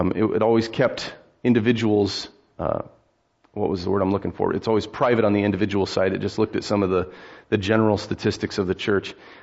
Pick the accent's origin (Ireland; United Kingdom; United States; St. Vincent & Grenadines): United States; And guess what I am? I'm American.